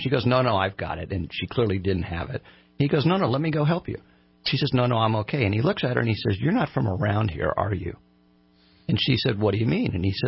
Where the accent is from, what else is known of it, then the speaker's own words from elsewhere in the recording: California, United States; moved away as an adult; When we first moved here in 1994, we came from Southern California.